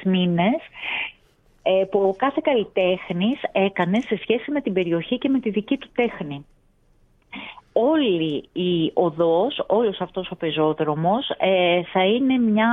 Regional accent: Nikaia, Attica, Greece; Εγώ είμαι από την Νίκαια, γέννημα Φρέμα της περιοχής

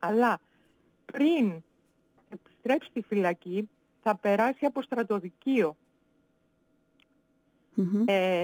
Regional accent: Ioannina, Epirus, Greece; είμαι παιδί, όπως σας είπα πριν, γόνος προσφύγων. Mm-hmm. Μεγάλωσα βέβαια στα Γιάννενα.

